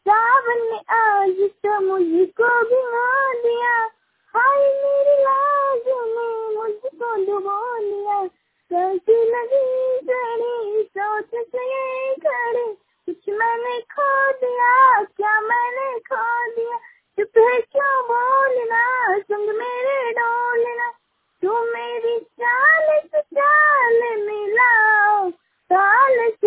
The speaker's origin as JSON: {"language": "Hindi", "town": "Oak", "country": "India", "said": "मैं ओक पंचायत के रहने वाली हूँ, ग्राम सभा।"}